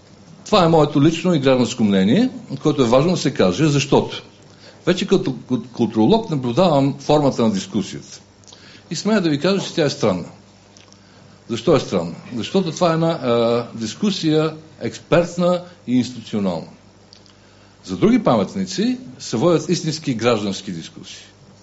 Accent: Sofia, Sofia City, Bulgaria; аз като останалите участници съм софиянец

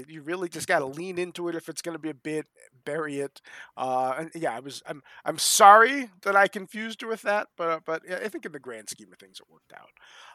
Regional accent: New Jersey, United States; I grew up in New Jersey.

